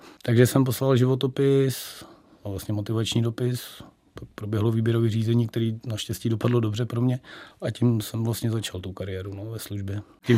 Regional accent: Vysočina Region, Czechia; A já jsem vyrostl na malý vesnici, jako na Vysočině, shodou okolností kousek je vojenské letiště v Náměšti nad Oslavou.

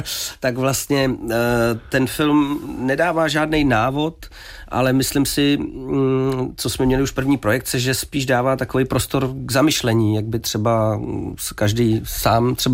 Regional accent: Prague, Czechia; jedu, že já jsem rodilý Pražák, a nebo i v okolí Prahy

